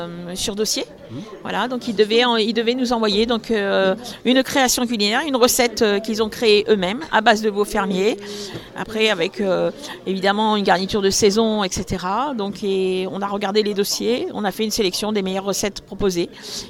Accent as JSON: {"language": "French", "town": "Tours", "region": "Centre-Val de Loire", "country": "France", "tie": "born there", "said": "Moi, je suis née à Tours, je suis tourangelle. Et je suis arrivée, à l'époque, c'était Midi-Pyrénées, je suis arrivée dans le comminges en 2005."}